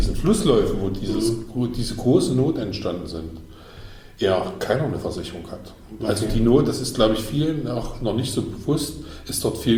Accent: Saxony-Anhalt, Germany; Wir haben in Mansfeld-Südharz, das ist ja der Kreis, wo ich herkomme, nicht nur Wimmelburg, sondern tatsächlich auch noch Wimmelrode.

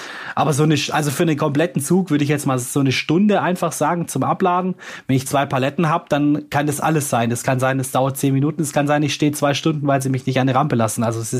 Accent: Swabia, Germany; aber ich bin halt Schwabe, ja, gebürtiger Schwabe

